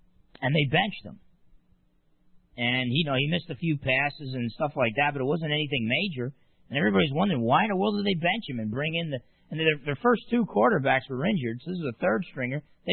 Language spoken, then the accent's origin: English; New Jersey, United States; You know, I was brought up in New Jersey.